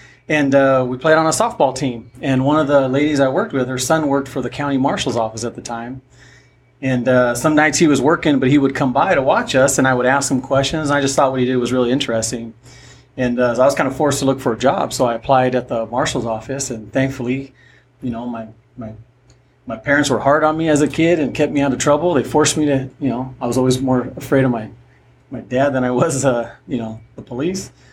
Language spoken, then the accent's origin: English; Spring Valley, California, United States; also born or lived in Chula Vista, United States; So I grew up in Spring Valley. Mm-hmm. I'm a Spring Valley kid. I did live in Chula for a little bit.